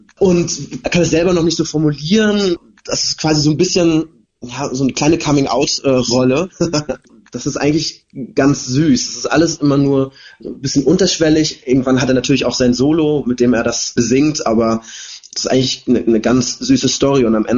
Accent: Rostock, Mecklenburg-Vorpommern, Germany; war im Theaterjugendclub in Rostock, wo ich aufgewachsen bin

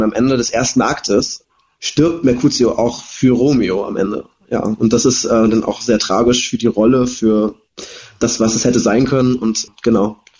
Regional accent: Rostock, Mecklenburg-Vorpommern, Germany; war im Theaterjugendclub in Rostock, wo ich aufgewachsen bin

